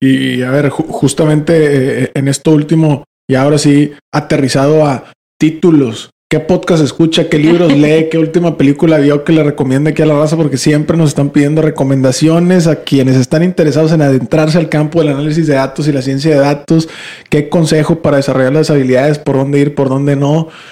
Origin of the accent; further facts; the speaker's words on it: Monterrey, Nuevo León, Mexico; sobre todo para quienes somos acá de Monterrey, de Nuevo León, pero en México en general también